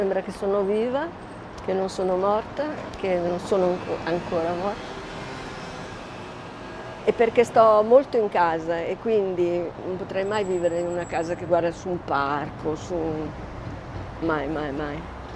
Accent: Milan, Lombardy, Italy; also born or lived in Tesero; io sono sempre vissuta a Milano dai 9 mesi, quando mi hanno cambiato famiglia, dai 9 mesi. I primi 9 mesi li ho vissuti a Tesero, anzi a Cavalese. Nata a Tesero

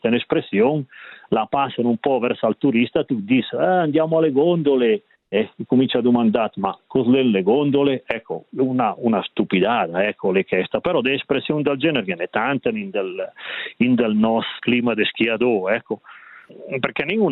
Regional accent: San Bernardino, Graubünden, Switzerland; San Bernardino è il mio paese per me è il più bello che è

